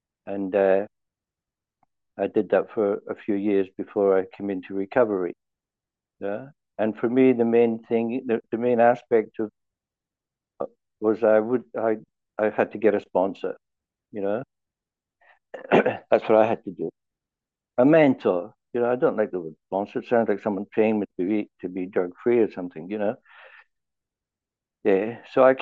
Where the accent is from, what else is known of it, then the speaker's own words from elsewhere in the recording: Melbourne, Victoria, Australia; I'm from Melbourne in Australia, of course